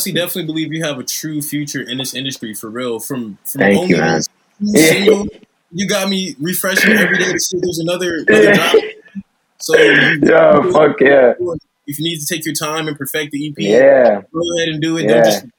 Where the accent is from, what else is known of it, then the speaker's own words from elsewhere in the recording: Ohio, United States; I'm from Ohio, so we don't really got much